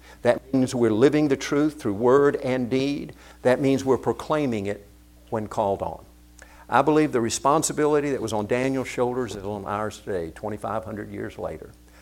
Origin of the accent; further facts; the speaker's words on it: South Korea; when I was growing up in Korea